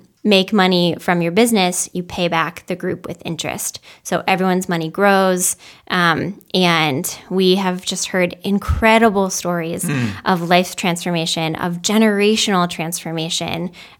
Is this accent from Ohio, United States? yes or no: yes; Ohio, United States; I grew up in the Akron Canton area in Ohio.